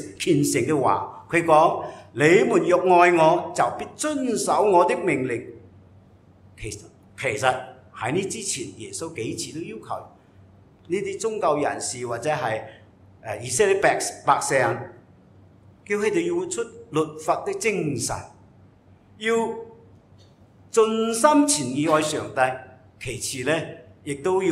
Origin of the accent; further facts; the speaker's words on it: Singapore; 我哋嘅政府曾经想次应呢、这个愿言尽法嚟举律我哋新加坡人一啲行为咧